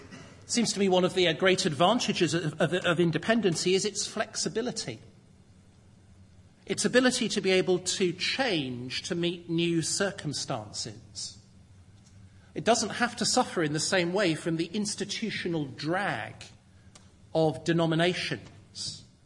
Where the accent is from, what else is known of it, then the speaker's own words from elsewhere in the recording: Birmingham, West Midlands, United Kingdom; In my hometown, Birmingham